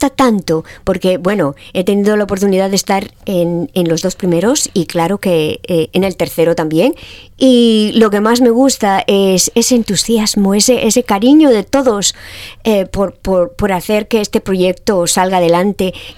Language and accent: Spanish; Spain; Y reunión, y reunión, y reunión, como somos los españoles.